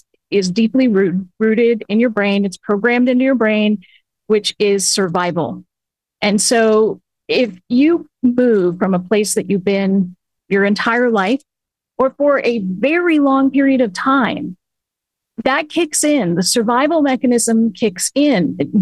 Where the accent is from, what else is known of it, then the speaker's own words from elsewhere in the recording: Northeast, United States; now in Southern California, United States; I am not native to Southern California. I moved from the East Coast.